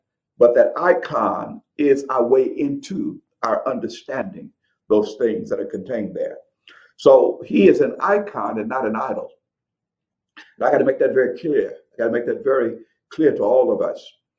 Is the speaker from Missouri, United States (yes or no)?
yes; St. Louis, Missouri, United States; I'm from St. Louis, and the Gateway Arch is there.